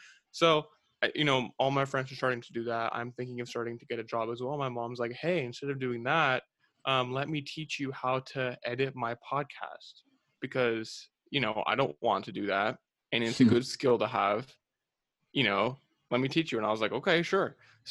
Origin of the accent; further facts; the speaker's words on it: California, United States; moved away as an adult; now in Atlanta, United States; with them up until I moved across the country to Atlanta, Georgia with my partner, my girlfriend. I grew up in California.